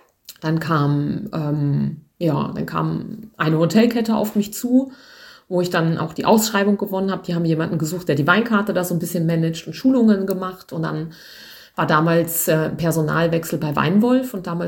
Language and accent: German; Seesen, Lower Saxony, Germany; ich wollte eigentlich unbedingt weg aus meiner Heimatstadt Seesen, weil das war mir alles zu klein und zu eng